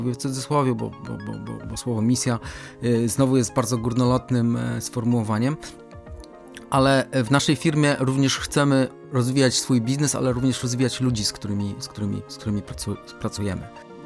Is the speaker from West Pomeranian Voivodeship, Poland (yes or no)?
yes; Szczecin, West Pomeranian Voivodeship, Poland; Jesteśmy wszyscy ze Szczecina, stąd są nasze korzenie.